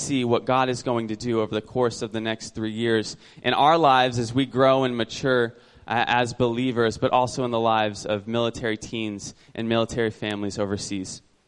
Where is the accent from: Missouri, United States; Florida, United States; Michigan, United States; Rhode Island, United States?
Florida, United States; Ocala; I was born and raised in Florida. I don't think I'm ready for Germany, right? Like, I have grown up in Ocala my entire life. Like, I've never lived anywhere else.